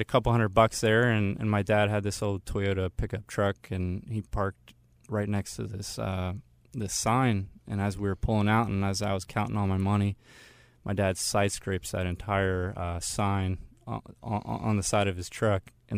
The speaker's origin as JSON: {"language": "English", "region": "Maryland", "country": "United States", "tie": "born or raised there", "said": "I grew up in Maryland."}